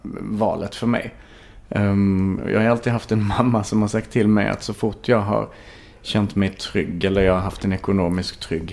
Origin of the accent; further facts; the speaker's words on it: Klippan, Skåne, Sweden; Ja, men jag är född och uppvuxen i Klippan och sen, jag hade en jättebra uppväxt. Men jag kände alltid att Klippan var alldeles för litet för mig.